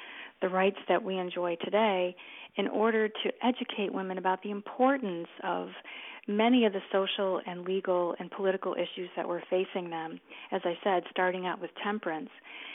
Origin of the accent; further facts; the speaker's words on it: Glens Falls, New York, United States; very early days of my growing up in Glens Falls, New York, which is in upstate New York